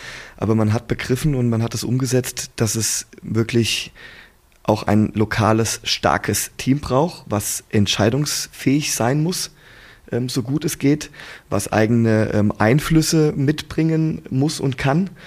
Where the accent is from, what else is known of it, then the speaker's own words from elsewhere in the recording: Hesse, Germany; ich komme mal aus Hessen